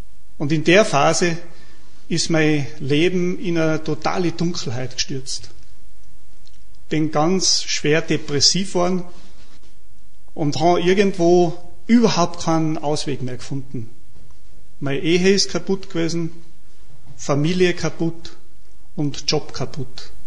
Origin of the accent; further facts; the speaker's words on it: St. Martin bei Lofer, Salzburg, Austria; Ich bin Ministrant gewesen, daheim bei uns in St. Martin bei Lofer.